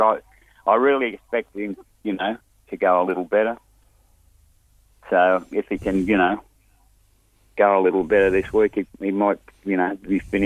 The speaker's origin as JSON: {"language": "English", "town": "Granville", "region": "New South Wales", "country": "Australia", "tie": "born or raised there", "said": "we're the typical working class man, you know. I come from Granville as a kid, mate."}